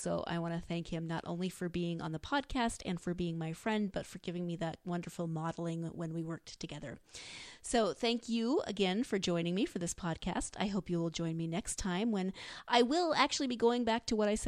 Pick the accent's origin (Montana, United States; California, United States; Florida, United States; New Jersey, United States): Montana, United States; Learned something about my home state.